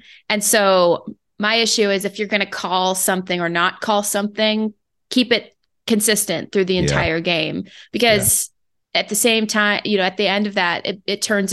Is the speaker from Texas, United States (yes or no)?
no; Phoenix, Arizona, United States; as a Phoenix resident, former longtime born and raised in Phoenix, Arizona